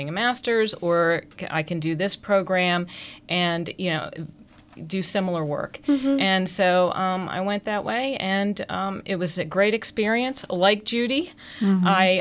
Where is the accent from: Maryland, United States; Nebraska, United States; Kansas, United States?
Maryland, United States; Howard County; I grew up here in Howard County. And went off to college at University of Maryland